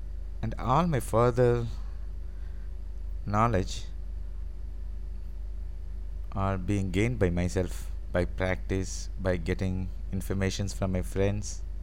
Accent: India; I am from India. I would like to give you all a first intro as my podcast. I am 41 years old.

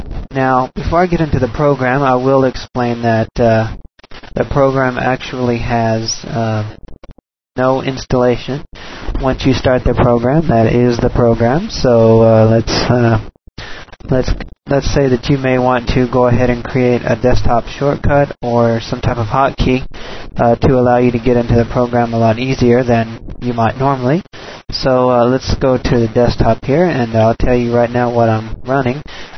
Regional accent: Amarillo, Texas, United States; I'm from Amarillo, Texas, and this is my first review for Main Menu.

